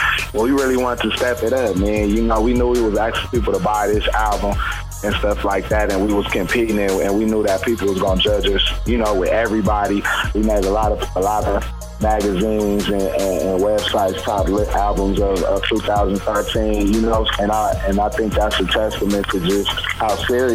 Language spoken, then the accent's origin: English; Los Angeles, California, United States; I'm from L.A., man. I'm out of L.A. You know, Lamar Park, that's my little neighborhood.